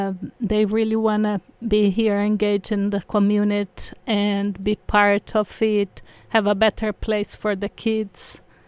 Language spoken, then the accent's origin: English; Brazil; English is a second language; now in England; I knew when I moved from Brazil to England, that was around 15 years ago, I moved without speaking English.